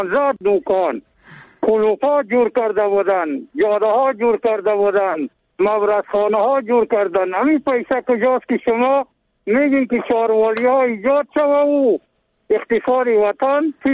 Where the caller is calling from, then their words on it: Jurm, Badakhshan, Afghanistan; بله بله از بدخشان هستم از ولسوالی جرم